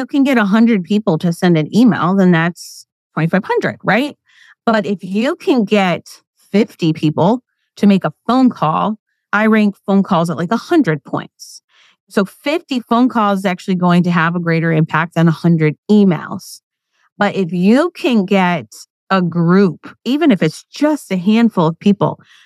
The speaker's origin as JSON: {"language": "English", "town": "Buffalo", "region": "New York", "country": "United States", "tie": "born or raised there", "said": "my home state of New York, I grew up in Buffalo, which is 6 or 7 hours from the Capitol, you know?"}